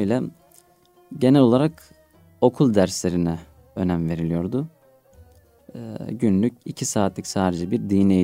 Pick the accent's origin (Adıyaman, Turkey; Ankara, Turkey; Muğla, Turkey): Adıyaman, Turkey; Gerger; also born or lived in Istanbul; Adıyaman Geryerliyim. 25 yaşındayım. İlkokulumuzu Fatih Balat'ta Tarık Us İlköğretim Okulu'nda tamamladık. Akabinde Bağcılar'a taşınmadan dolayı Bağcılar'da ortaokulu